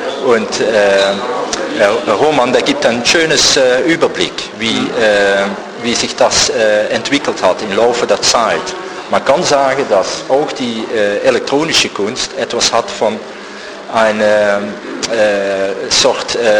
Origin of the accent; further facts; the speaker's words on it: Maastricht, Limburg, Netherlands; German is a second language; ich komme aus Maastricht.